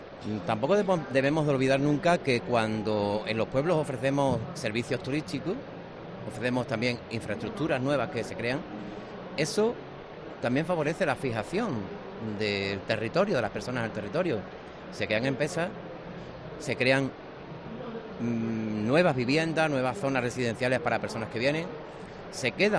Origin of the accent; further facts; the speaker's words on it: La Redondela, Andalusia, Spain; yo lo conozco y ahora me centro en un núcleo pequeño como es mi pueblo, como es La Redondela. Tenemos 1.500 habitantes